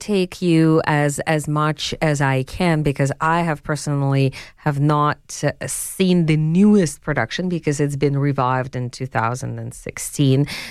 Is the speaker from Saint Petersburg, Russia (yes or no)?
yes; Saint Petersburg, Russia; I'm personally from St. Petersburg, so it makes me extremely proud and warms my heart.